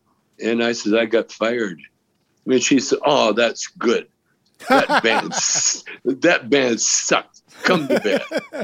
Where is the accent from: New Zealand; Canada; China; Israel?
Canada; now in United States; Yeah, I'm Canadian.